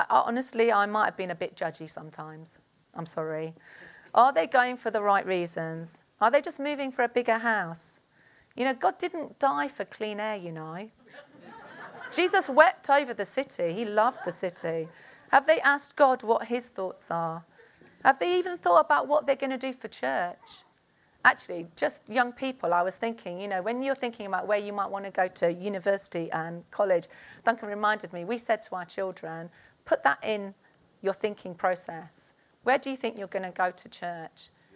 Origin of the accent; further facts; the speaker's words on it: London, United Kingdom; But, you know, as a Londoner, I think there's always that push that people have to leave the city.